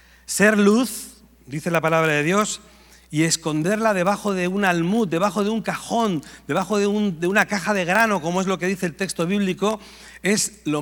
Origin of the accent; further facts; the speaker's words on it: Barcelona, Catalonia, Spain; Yo soy catalán, yo soy de Barcelona